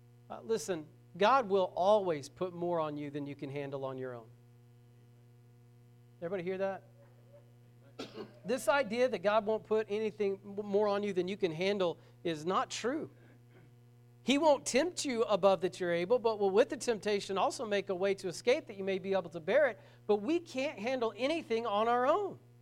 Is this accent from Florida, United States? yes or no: no; Braggs, Oklahoma, United States; also born or lived in Muskogee / Vian; It's funny, because I grew up in Braggs, and there were a lot of people in Braggs that thought if they could just get out of Braggs, life would be better.